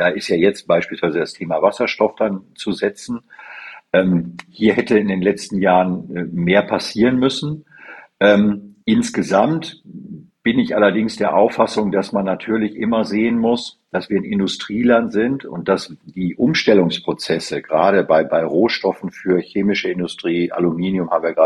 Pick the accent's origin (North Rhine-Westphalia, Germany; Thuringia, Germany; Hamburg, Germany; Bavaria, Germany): North Rhine-Westphalia, Germany; Ich komme ja aus der aus dem Münsterland